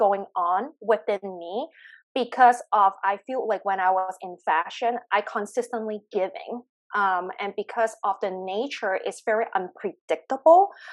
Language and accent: English; Hong Kong; English is a second language; moved away; I flew back to Hong Kong because I originally from there. I born and raised in Hong Kong. I flew back on 2010, spent 6 months there and got makeup certificates.